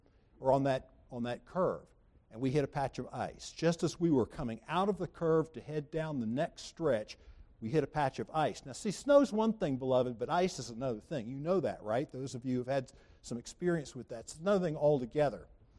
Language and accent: English; Charleston, South Carolina, United States; See, I grew up in Charleston, and there's an old story about an apprentice pilot who was piloting the ship into the harbor